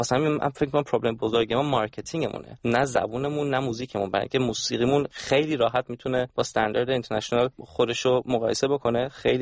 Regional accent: Germany; مثل من و امید که تو آلمان بزرگ شدیم و بچهای اروپایی هستیم

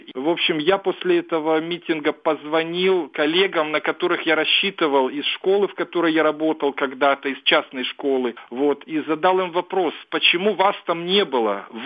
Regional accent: Belarus; moved away as an adult; now in Ukraine; Я, собственно, белорус. Я до 25 лет учился в Беларуси, работал в Беларуси, женился в Беларуси. У меня белорусская жена, у меня оба сына белорусы. Я иногда там бываю, но не очень часто, честно говоря.

